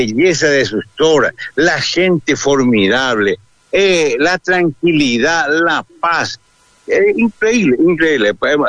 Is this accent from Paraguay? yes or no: yes; Asunción, Paraguay; yo soy asunceno, pero estoy queriendo solicitar ya mi adopción para ser ayolense.